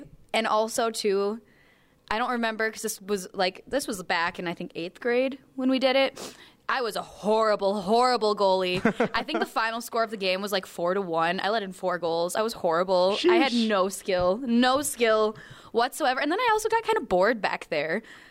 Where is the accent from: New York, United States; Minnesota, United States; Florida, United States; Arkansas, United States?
Minnesota, United States; Rochester; Now, back in the 507, shout out to my hometown, Rochester, Minnesota.